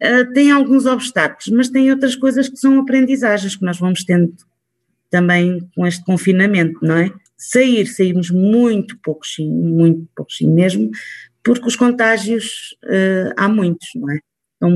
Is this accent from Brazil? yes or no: no; Leiria, Portugal; now in Mexico; Gosto muito de ir a Portugal, adoro Portugal, adoro a minha terra, adoro ir à Leiria, comer uma boa morcela de arroz